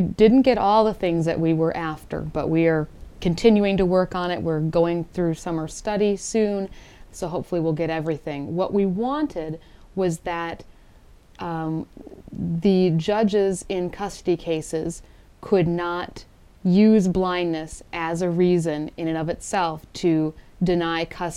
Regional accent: Wisconsin, United States; born there; Well, I was born in Wisconsin, and I've been blind since birth.

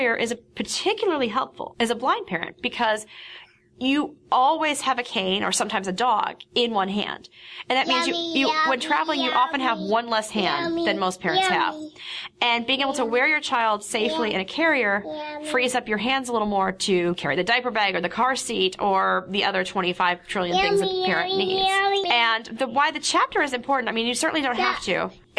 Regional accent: Tempe, Arizona, United States; So we are from Tempe, Arizona

